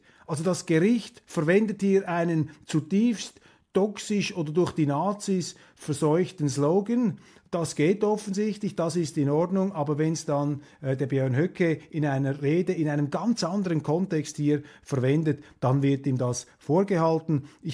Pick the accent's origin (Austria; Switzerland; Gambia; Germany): Switzerland; aber als Schweizer habe ich hier vielleicht die Freiheit, auch meiner Sensibilität etwas Ausdruck zu geben